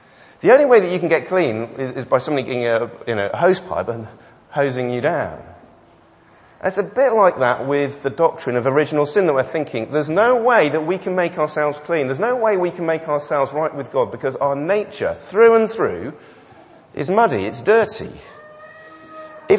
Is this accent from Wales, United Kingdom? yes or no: yes; Swansea, Wales, United Kingdom; born there; I was born in Wales. There seems to be a theme developing at the moment, so I thought I'd join in. I was born in Swansea.